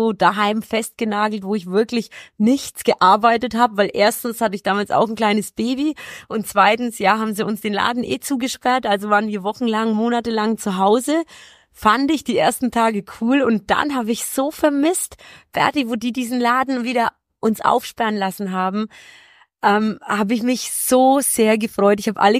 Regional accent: Germany; German is a second language; also born or lived in Gliwice, Poland; Also ich bin in Polen geboren, in Oberschlesien, in Gleiwitz genau genommen. Und als ich dann 3 war, sind wir ausgewandert nach Deutschland.

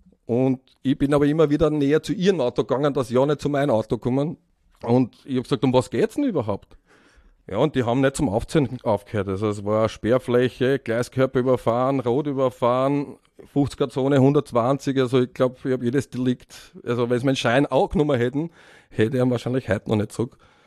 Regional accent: Vienna, Austria; als Wiener geht es da jetzt nicht so gut in der Steiermark, weil wir Wiener dort, warum auch immer, gell? Ja, nicht so die Sympathieträger sind.

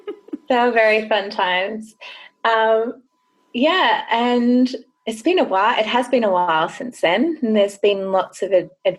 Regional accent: Grays Point, New South Wales, Australia; I grew up in Grays Point, which is right in the national park.

